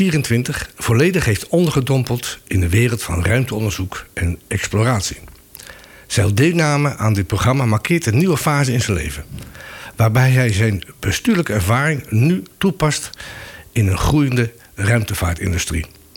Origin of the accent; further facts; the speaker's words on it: Rotterdam, South Holland, Netherlands; Ik ben ook geboren en getogen in Rotterdam. Nou, maar mijn voorouders kwamen uit Groningen en Friesland.